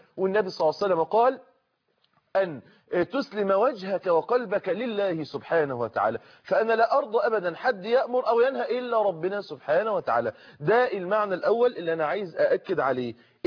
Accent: Egypt; عندنا في مصر

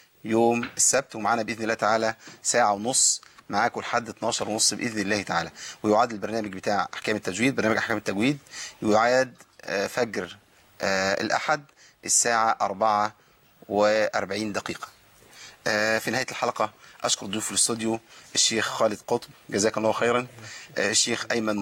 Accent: Egypt; ده موجود في حفص لكن في بعض الطرق اللي مش مقروء بها هنا عندنا في مصر

